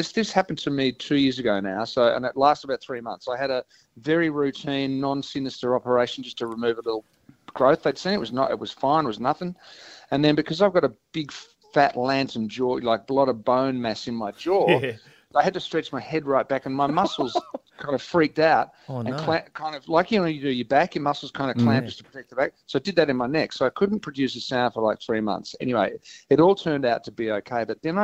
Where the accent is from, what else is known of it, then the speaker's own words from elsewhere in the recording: Melbourne, Victoria, Australia; We're from Melbourne.